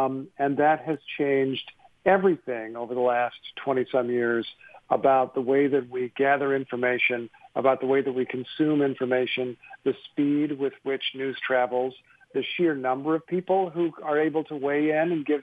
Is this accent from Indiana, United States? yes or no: yes; Carmel, Indiana, United States; I'm a guy from Wilson Drive in Carmel and went to Carmel High School